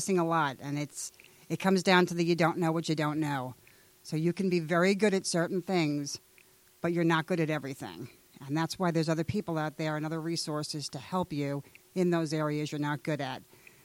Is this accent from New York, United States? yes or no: yes; Long Island, New York, United States; now in Georgia, United States; Prior to that, I came from Long Island, New York